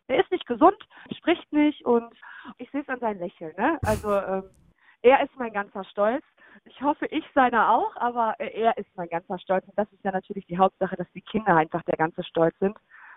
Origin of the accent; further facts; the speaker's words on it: Essen, North Rhine-Westphalia, Germany; wenn ja mich die Essener einfach mit unterstützen würden, als auch Essener Girl. Ne? Ich bin hier groß geworden, ich liebe die Stadt.